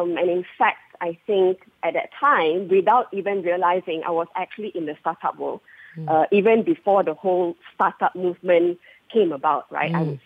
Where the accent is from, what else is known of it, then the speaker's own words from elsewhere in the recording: Malaysia; I'm a Malaysian, born and bred here.